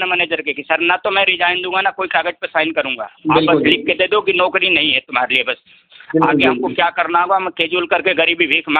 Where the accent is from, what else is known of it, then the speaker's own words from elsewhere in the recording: Uttar Pradesh, India; मैं उत्तर प्रदेश का हूँ